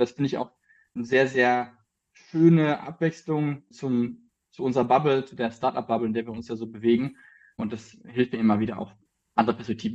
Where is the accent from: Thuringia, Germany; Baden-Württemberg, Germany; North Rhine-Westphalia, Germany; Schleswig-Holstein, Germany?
North Rhine-Westphalia, Germany; Bochum; moved away as an adult; now in Berlin, Germany; Ich bin ein Ruhrpott-Junge. Ich komme eigentlich aus Bochum, bin da aufgewachsen und habe da auch Abi gemacht und bin jetzt seit knapp 7 Jahren in Berlin.